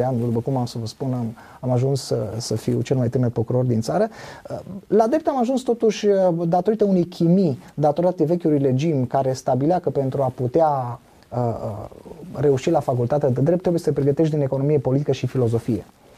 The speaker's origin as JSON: {"language": "Romanian", "town": "Beiuș", "region": "Bihor County", "country": "Romania", "tie": "born or raised there", "said": "am crescut în, dacă vrei așa, în curtea justiției, în localitatea de unde sunt eu, de origine, din Beiuș. Casa noastră este și casa bătrânească este peste drum de judecătorie."}